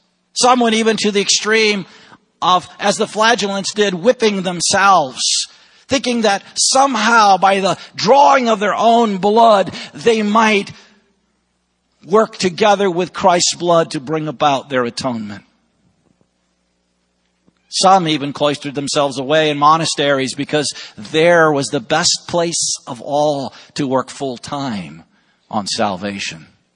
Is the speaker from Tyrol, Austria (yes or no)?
no; Vienna, Austria; As a little boy, a missionary kid, and growing up in Vienna, Austria